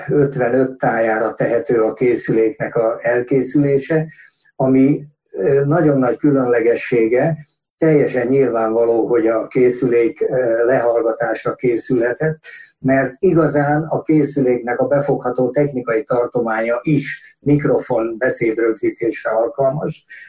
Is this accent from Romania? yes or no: no; Debrecen, Hajdú-Bihar, Hungary; born there; én Debrecenben születtem, ott végeztem a gépipari technikumot 1960 nyarán